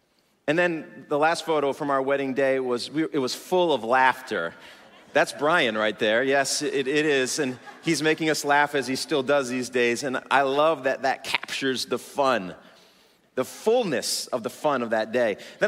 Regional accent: New Milford, Connecticut, United States; And I'm from Connecticut. I grew up in New Milford. We had like 3 restaurants in our whole town.

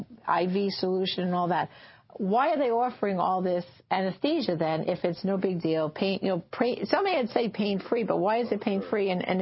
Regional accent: Staten Island, New York, United States; I'm from New York, took out the Staten Island Yellow Pages, opened it up, and pointed.

